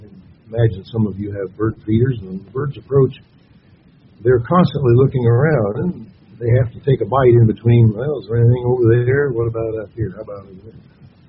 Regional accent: Kokomo, Indiana, United States; I was raised in Kokomo, Indiana, 214 West Elm Street. You can't get much more mainline Indiana U.S. citizen than that.

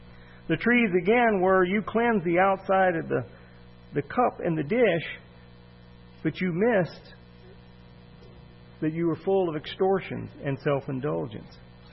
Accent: the South, United States; See, I'm from the South, so I can speak Southern and Northern, as I've told people before.

